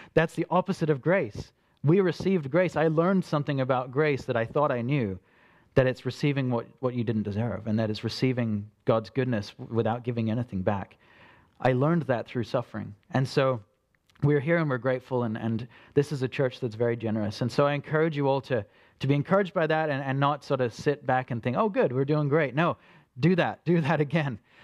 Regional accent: Australia; Even though I'm from Australia and she's from here.

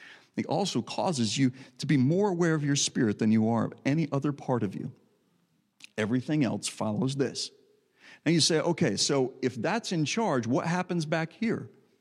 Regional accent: Texas, United States; you know, I'm from Texas, but I don't know country music.

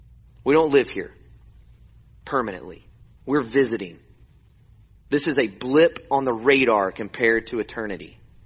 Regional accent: Oklahoma, United States; also born or lived in Houston, United States; Born in Houston, raised in Oklahoma. I'm an Oklahoma boy. That's my home.

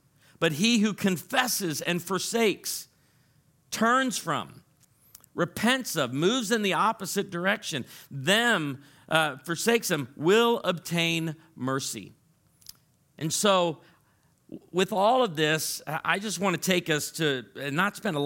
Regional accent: Illinois, United States; And I'm from Illinois. I grew up in Illinois. We didn't have cedar trees

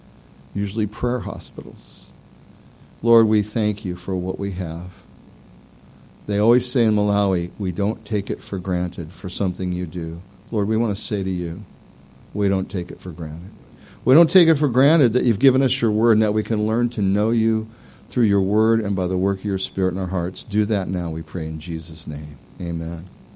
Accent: Beaverton, Oregon, United States; also born or lived in Portland; Because at 8 years old, in a Jewish community, I lived in Portland and then in Beaverton during this time

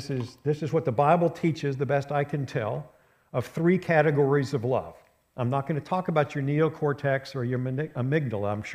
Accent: West Virginia, United States; And I'm I'm from West Virginia.

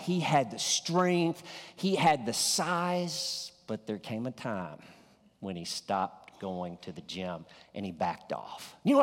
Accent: Arkansas, United States; In my hometown where I grew up in Northeast Arkansas, I knew a man.

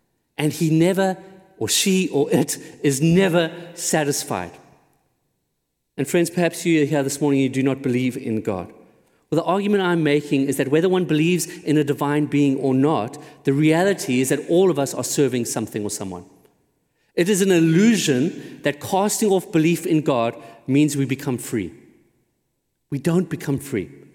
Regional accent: South Africa; You know, I grew up in in South Africa during apartheid

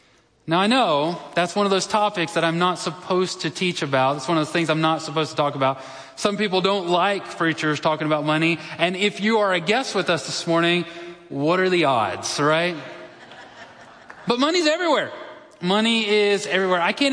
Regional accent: Texas, United States; as a Texan and as a Baptist, I really like to think so.

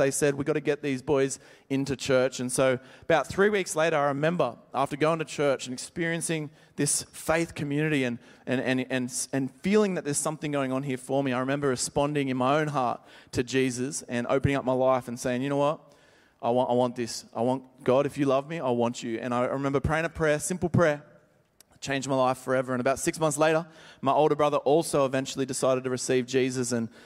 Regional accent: Sydney, New South Wales, Australia; as you heard, I'm from Sydney. Don't hold it against me.

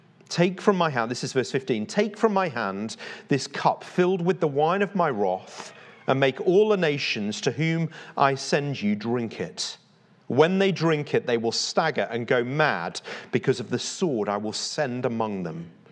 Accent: Leeds, Yorkshire and the Humber, United Kingdom; I remember growing up in Leeds, when I was about 15, we used to go down to the pub together on a Friday.

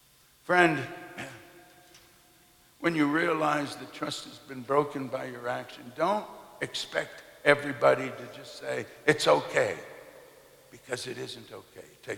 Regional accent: Kolkata, West Bengal, India; born there; I was born in Calcutta, India, and two Pentecostal midwives helped my mama bring me into the world in a mission house in Calcutta.

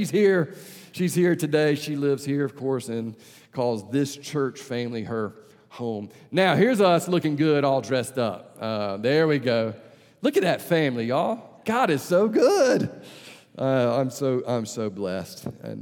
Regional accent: Albany, Georgia, United States; invited him to come hunt where I live in Albany, Georgia. And for whatever reason, when he comes and hunts in my hometown

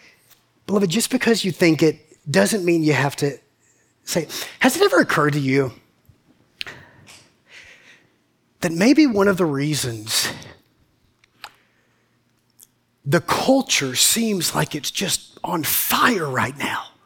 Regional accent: Macon, Georgia, United States; Ain't got no sense. I'm from Macon. That's how we say it.

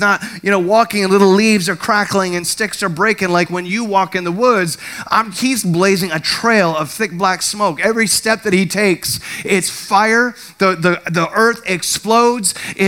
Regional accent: Milford, United States; I grew up in Milford, you have to have your gas pumped.

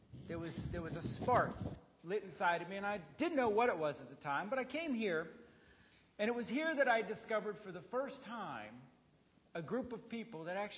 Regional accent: Montana, United States; So I grew up in Montana. I love the outdoors. But where I grew up, I was raised in a Catholic family, very strong values, strong traditions

